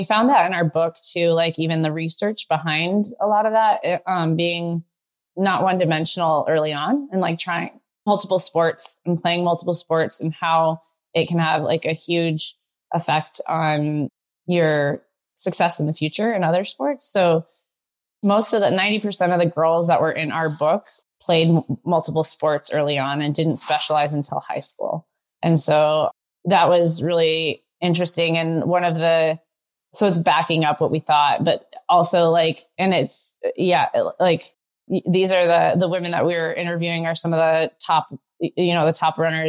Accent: Arizona, United States; Like growing up in Arizona, like swimming is such, I think it's probably one of the best sports you can be involved in because it's so hot.

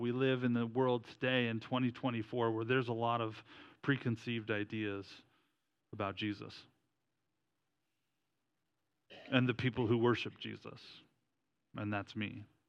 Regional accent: Ontario, Canada; Growing up in Ontario, we did have one.

